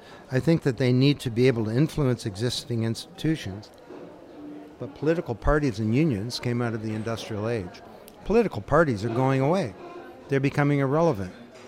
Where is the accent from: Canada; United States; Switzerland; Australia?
Canada; I'm from Canada.